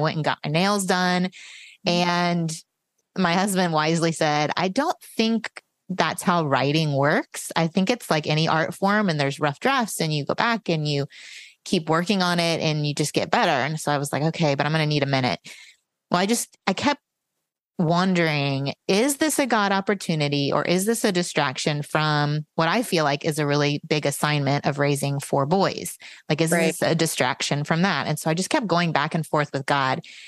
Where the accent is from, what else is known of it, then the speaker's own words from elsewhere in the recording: Indiana, United States; now in Dallas, United States; I grew up in Indiana, actually, and homeschooled for most of my childhood and ended up in Texas